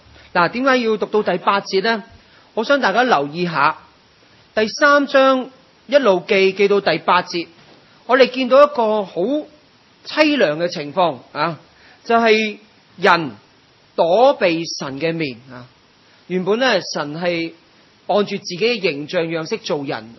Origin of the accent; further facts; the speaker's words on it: Guangdong, China; 仲要讲翻俾我哋广东人啊，用广东话听嘅。